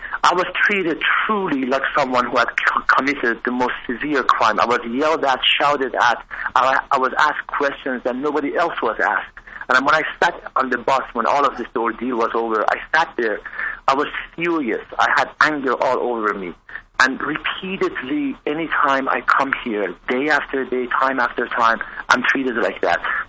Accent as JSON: {"language": "English", "town": "Tehran", "region": "Tehran Province", "country": "Iran", "tie": "born or raised there", "second_language": "English", "moved": "yes", "said": "I grew up in Tehran. Tehran was a big part of my life. I cannot return."}